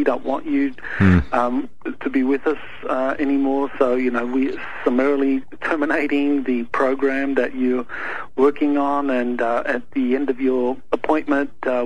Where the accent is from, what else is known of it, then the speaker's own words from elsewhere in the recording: Australia; now in United States; You know, I came out here from Australia in 1996.